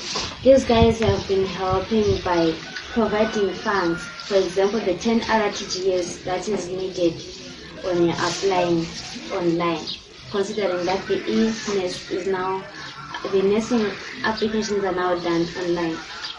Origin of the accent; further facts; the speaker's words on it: Matabeleland South, Zimbabwe; I'm from Blanket District in Bolilima.